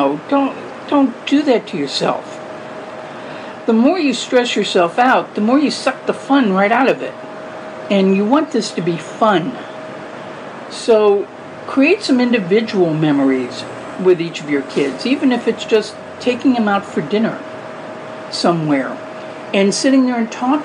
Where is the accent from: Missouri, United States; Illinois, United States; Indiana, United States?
Missouri, United States; St. Louis; now in Southern California, United States; Even though I live in SoCal now, I grew up in St. Louis, so we'd go to the Lake of the Ozarks when I was really little.